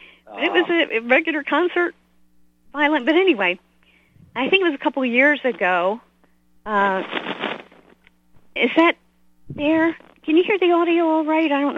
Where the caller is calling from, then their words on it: Wisconsin, United States; Seeing as how I'm calling from Wisconsin.